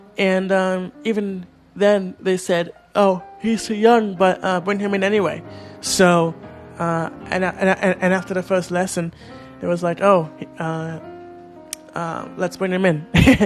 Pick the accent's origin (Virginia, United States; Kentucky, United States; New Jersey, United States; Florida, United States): New Jersey, United States; Growing up in Jersey, honestly, it's still, you know, really fascinating to me, like, you know, learning about, you know, what's around you